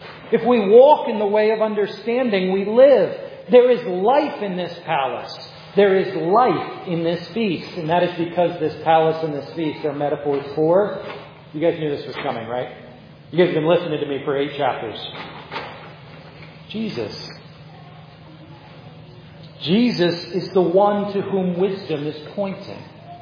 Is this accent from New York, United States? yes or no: yes; New York City, New York, United States; Now, I know I grew up in New York. I talk very fast and I throw lots of words at you, but that's not what I mean by listening slowly. It's okay that I'm a fast talking New Yorker.